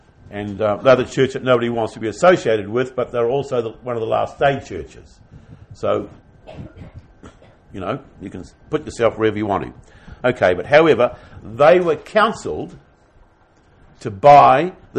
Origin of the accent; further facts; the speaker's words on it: New Zealand; because I'm a New Zealander too.